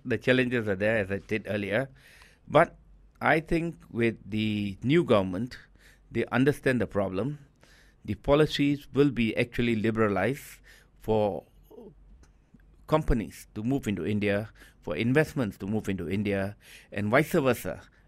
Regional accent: Malaysia; Being a Malaysian

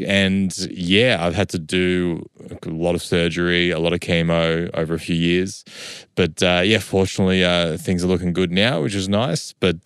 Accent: Melbourne, Victoria, Australia; I grew up on the main streets of East St. Kilda. Very, very, very rough neighbourhood.

